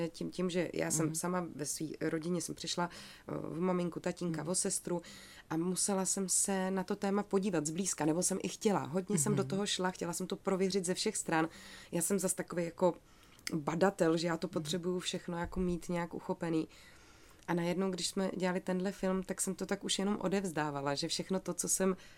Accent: Ostrava, Moravian-Silesian Region, Czechia; myslím, že to slyším tím, že jsem z Ostravy.

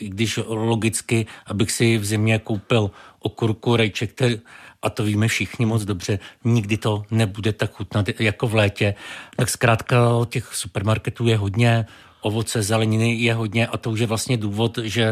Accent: Bohemia, Czechia; byl jsem naučený z Čech, jak se čistí salát

